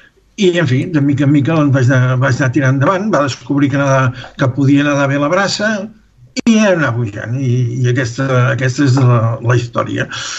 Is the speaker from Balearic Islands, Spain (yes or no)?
no; L'Armentera, Catalonia, Spain; born there; jo vaig néixer a l'Empordà, a l'Empordà, a un poble que es diu l'Armentera.